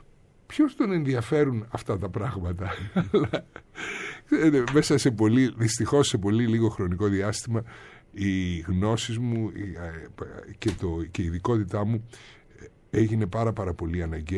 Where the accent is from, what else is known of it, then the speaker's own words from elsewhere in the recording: Athens, Attica, Greece; οι γονείς μου μένανε στην Αθήνα, η μητέρα μου είναι από την Ελευσίνα, ο πατέρας μου κριτικός, και μεγάλωσα στην Αθήνα, μεγάλωσα στο κέντρο, ήμουν ένα παιδί της μεσαίας τάξης